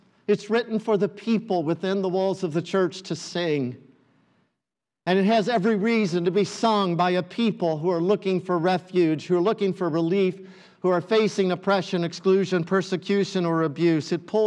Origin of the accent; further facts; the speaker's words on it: United States; I am an American. I'm white. I'm male. I live in suburban Oviedo.